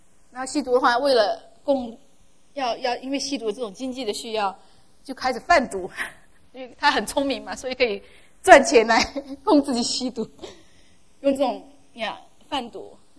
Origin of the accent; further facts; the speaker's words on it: China; 因为我们中国人的话是最注重孝道的，我们中国人说无后为大是吗